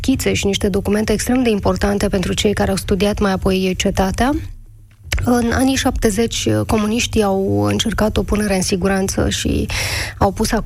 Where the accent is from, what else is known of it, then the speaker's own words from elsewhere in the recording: Arad, Arad County, Romania; eu sunt din Arad și eu, pe vremea când eram elevă, făceam foarte multe excursii la cetate cu școala.